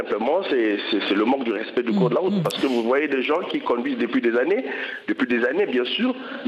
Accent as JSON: {"language": "French", "country": "Republic of the Congo", "said": "Chez nous, au Congo-Brazzaville, depuis 2000 à nos jours, les permis s'achètent maintenant."}